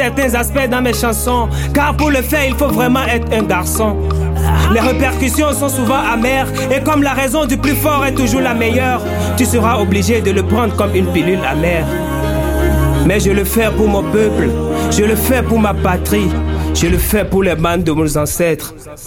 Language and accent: French; Benin; Ce n'est pas parce qu'on est béninois qu'on va continuer à vivre dans le noir.